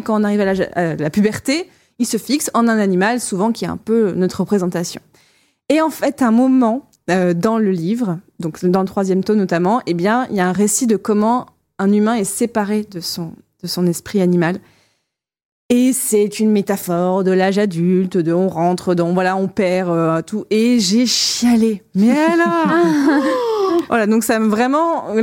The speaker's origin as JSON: {"language": "French", "region": "South", "country": "France", "said": "Et moi, je viens un petit peu du sud, donc c'est pour ça. Mais moi, je dis les deux, Tom ou Tom."}